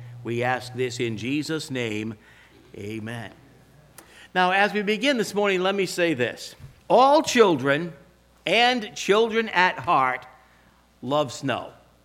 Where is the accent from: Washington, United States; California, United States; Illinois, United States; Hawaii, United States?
Washington, United States; Bellingham; growing up in Bellingham, lived in the middle of the woods. We had no neighbors for a mile in any direction